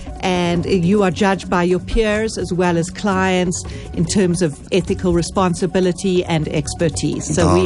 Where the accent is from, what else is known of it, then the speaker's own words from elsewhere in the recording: Johannesburg, Gauteng, South Africa; moved away as an adult; I was born and raised in South Africa.